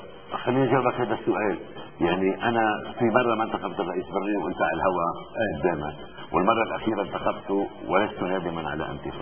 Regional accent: Lebanon; بس قلت له كلبناني

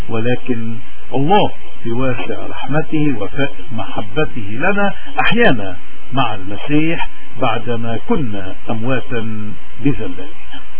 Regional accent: Lebanon; اليوم نحن كلبنانيين إن كنا بلبنان أو ببلاد الاغتراب، هل مجتمعاتنا سليمة؟

